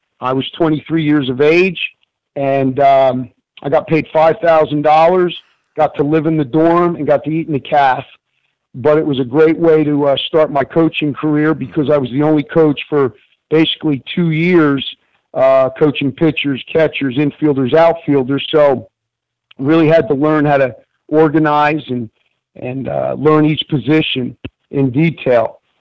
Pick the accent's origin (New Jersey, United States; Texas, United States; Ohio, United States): New Jersey, United States; Well, yeah, growing up in North Jersey, went to Roxbury High School, and in the area I grew up in North Jersey, I was very fortunate to be around some great high school coaches who inspired me to want to be a coach.